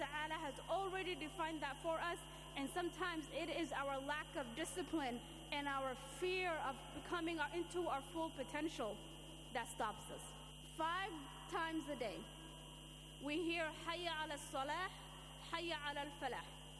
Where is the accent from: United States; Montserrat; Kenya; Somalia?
Somalia; Or what's going on in my home country of Somalia?